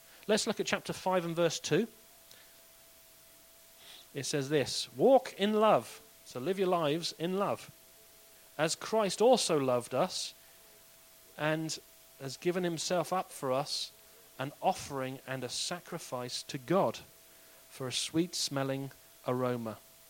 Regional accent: United States; I'm American.

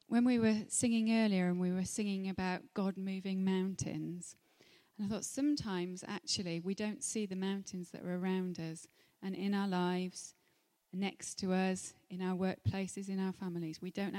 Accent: Llangynwyd, Wales, United Kingdom; I grew up in Llangynnedd across the mountain, and you know, all the mountains around

